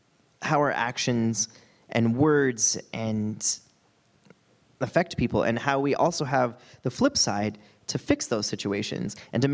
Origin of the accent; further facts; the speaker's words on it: Wyoming, United States; growing up in Wyoming, it wasn't hugely culturally diverse